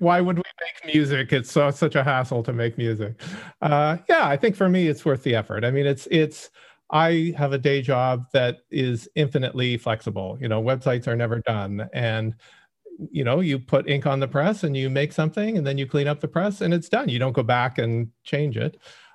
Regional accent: Ontario, Canada; also born or lived in New York; now in Prince Edward Island, Canada; I was born in New York, grew up in Ontario, and moved here in 1993. So I'm into year 29-30 of being here.

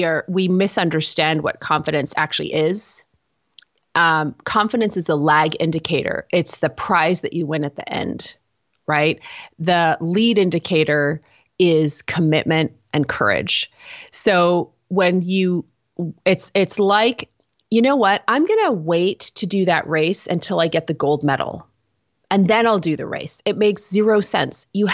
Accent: United Kingdom; now in Canada; When I was a teenager, you know, I grew up in a household. We immigrated to Canada from the United Kingdom. I'm a biracial woman.

